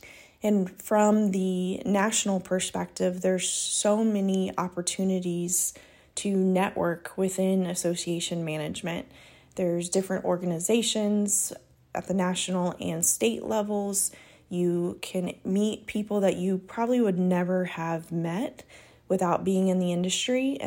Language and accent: English; Durham, North Carolina, United States; now in Charlotte area, United States; I grew up in the Durham and Chapel Hill area of the Triangle, and I currently live in the greater Charlotte area, actually in South Carolina.